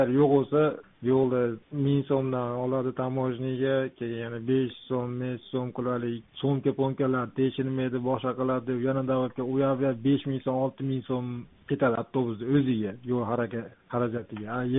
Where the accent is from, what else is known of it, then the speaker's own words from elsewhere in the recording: Andijan, Andijan Region, Uzbekistan; Hozir ko'pchilik Andijonda yashayman, Andijonlikman aka.